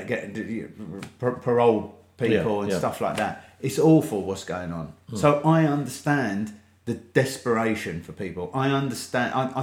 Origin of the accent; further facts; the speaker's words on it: London, United Kingdom; because we're from London, so we used to hang around with black kids, but he also knew racist kids and all sorts, growing up in London.